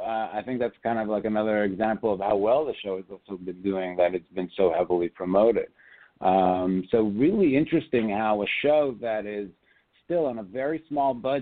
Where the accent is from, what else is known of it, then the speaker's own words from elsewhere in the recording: Israel; When I grew up in Israel